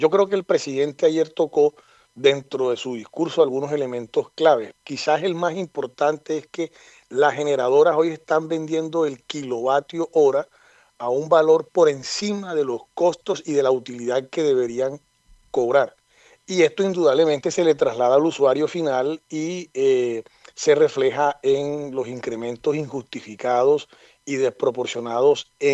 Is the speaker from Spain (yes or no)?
no; Caribbean Region, Colombia; somos ciudadanos colombianos, somos caribeños